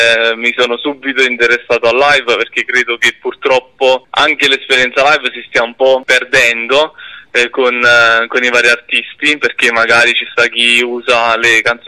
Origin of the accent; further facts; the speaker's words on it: Campania, Italy; No, io sono della Campania.